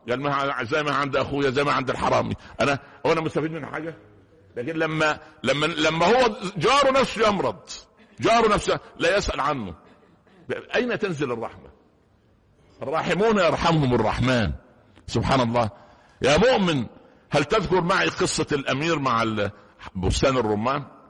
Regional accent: Upper Egypt, Egypt; انا نشأت في قرية في الصعيد صعيد مصر

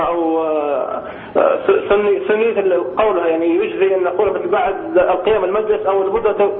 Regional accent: Libya; من ليبيا.

